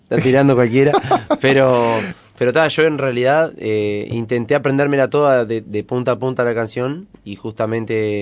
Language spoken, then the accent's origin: Spanish; San Ramón, Canelones, Uruguay; Yo en realidad siempre digo que vengo de San Ramón. A todos lados le digo.